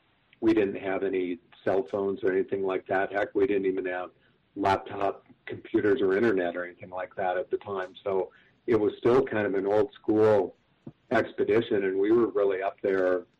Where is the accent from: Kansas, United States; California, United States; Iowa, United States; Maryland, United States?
Iowa, United States; when I go speak around the country and I say that I'm a sailor from Iowa and that I got my pathway to the ocean from a southern Minnesota hog farmer, people go crazy.